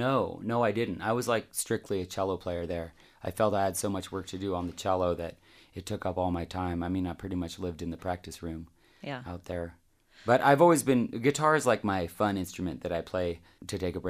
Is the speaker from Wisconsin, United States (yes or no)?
no; California, United States; born there; I was born in between Carmel, California and Big Sur, California, in a redwood cabin in a redwood forest.